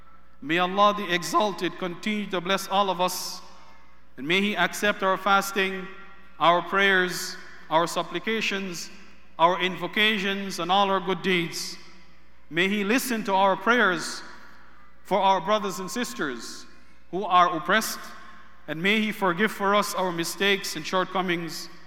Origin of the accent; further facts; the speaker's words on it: Canada; Therefore, as Canadian Muslims or Muslim Canadians, we must be proud of our country, which upholds and promotes these values.